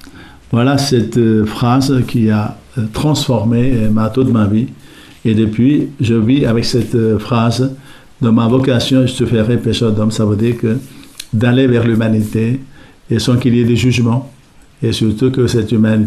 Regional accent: Sri Lanka; now in France; Eh bien, moi, je suis d'origine du Sri Lanka et un Tamoul persécuté.

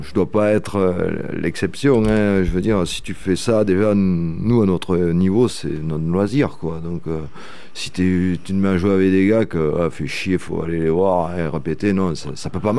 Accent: Occitanie, France; Et moi, je surveille la frontière de l'Aveyron, mais depuis le Lot, à Chacamenaclo.

